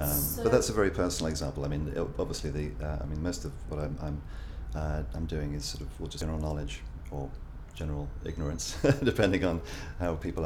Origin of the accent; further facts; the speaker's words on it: Baldock, East of England, United Kingdom; I'm aged 51 and I'm from Baldock in Hertfordshire.